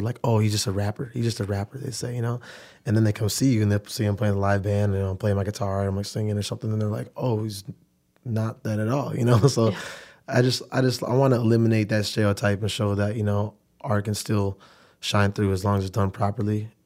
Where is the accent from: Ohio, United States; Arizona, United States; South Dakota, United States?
South Dakota, United States; Sioux Falls; Like, you're like, oh yeah, I came from Sioux Falls. I'm like, oh wow, man, for real? But then I come here and they're like, oh, you're just from Sioux Falls, you know?